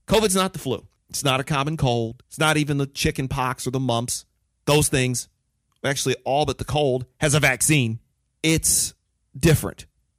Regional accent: United States; born there; I've been in America my whole life. I was born in the United States. I'm an American citizen, whether they like it or not.

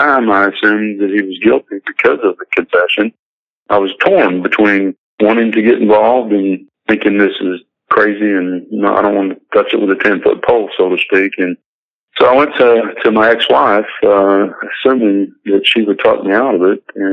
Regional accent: Perryville, United States; And a circuit judge who was from Perryville, my hometown, was on the bench that day

